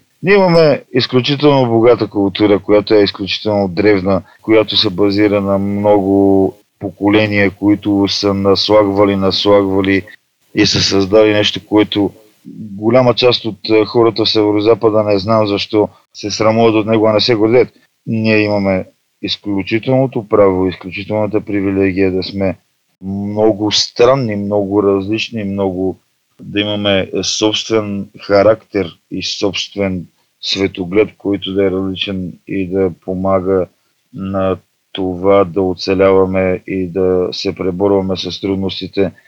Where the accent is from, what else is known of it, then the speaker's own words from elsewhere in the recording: Northwest Bulgaria, Bulgaria; съм човек от Северозапада. И Северозапада за мен е нещо, което е изключително ценно. Това е родния ми край. Аз съм израснал там, из планинските дебри, после Фонтана.